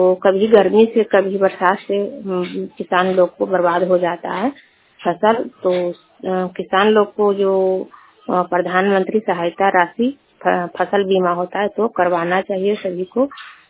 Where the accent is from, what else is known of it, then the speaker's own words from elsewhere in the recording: Bihar, India; मैं किसान हूँ, बिहार के रहने वाली हूँ